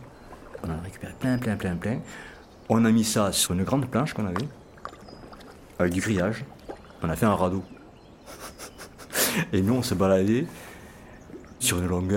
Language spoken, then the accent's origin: French; Carmaux, Occitanie, France; Quand j'étais gamin, j'habitais à Gourgatieux, une cité ouvrière à Carmont, au bord du Cérou.